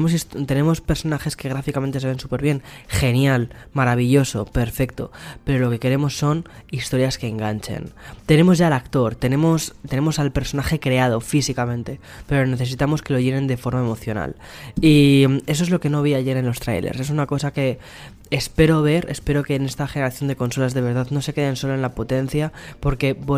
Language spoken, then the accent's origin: Spanish; Aranjuez, Community of Madrid, Spain; now in California, United States; como sucede en mi pueblo en Aranjuez, mis padres me lo cuentan. Y aquí, por ejemplo, en California, que sí que podemos salir con muchas precauciones, pero podemos salir.